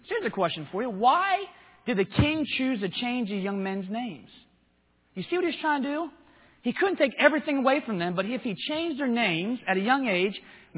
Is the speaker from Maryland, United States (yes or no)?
yes; Maryland, United States; Most of you all know I'm from Maryland.